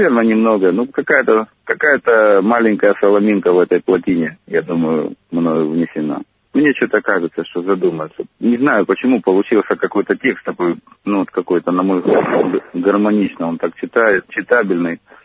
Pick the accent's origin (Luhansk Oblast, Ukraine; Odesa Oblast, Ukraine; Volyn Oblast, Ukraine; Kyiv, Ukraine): Luhansk Oblast, Ukraine; Lysychansk; born there; Я здесь родился недалеко от этого места, где сейчас нахожусь. Я родился в Лисичанске, это 50 километров отсюда. Вот 50 километров отсюда, 50 лет назад я родился.